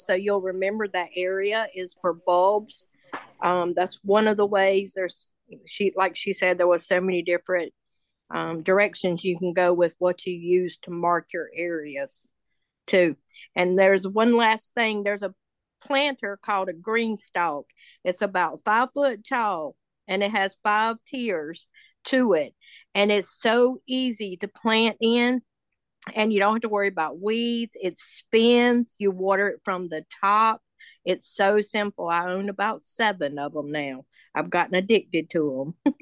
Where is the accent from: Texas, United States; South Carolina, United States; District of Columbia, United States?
South Carolina, United States; I'm the lady from South Carolina.